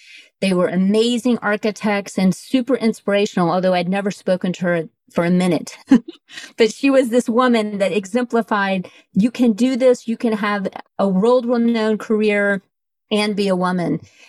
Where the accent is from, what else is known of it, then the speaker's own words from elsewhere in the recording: Atlanta, Georgia, United States; So I am from Atlanta, Georgia. I had very strong female role models in my family